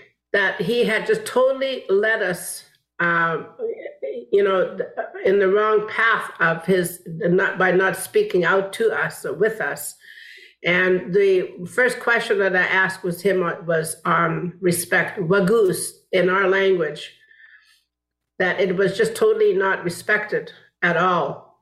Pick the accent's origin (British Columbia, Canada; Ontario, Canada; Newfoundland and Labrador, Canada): British Columbia, Canada; I'm from the Wet'suwet'en Nation